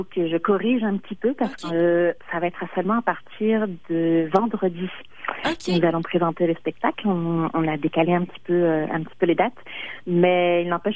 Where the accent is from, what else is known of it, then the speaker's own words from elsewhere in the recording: France; also born or lived in Mexico; now in Canada; je suis née au Mexique, mais j'ai grandi en France et là, ça fait plus de 10 ans que je suis au Québec. C'est que déjà, culturellement, c'est assez mélangé.